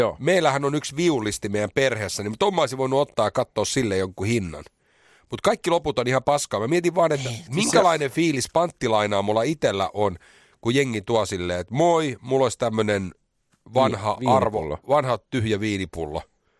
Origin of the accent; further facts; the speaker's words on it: Espoo, Uusimaa, Finland; maalaispoika, me ollaan Espoosta.